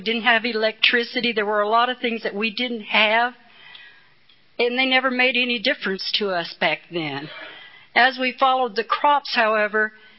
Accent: Fort Worth, Texas, United States; moved away as an adult; now in Ringwood, United States; I'm from Ringwood, Illinois, and I've only been from there for 3 months because I'm a Fort Worth, Texas girl.

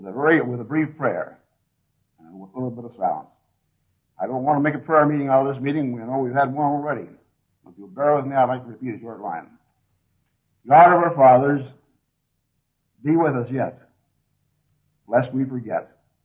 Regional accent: Ohio, United States; Well, I was born in Ohio, raised there, educated there, one of six kids.

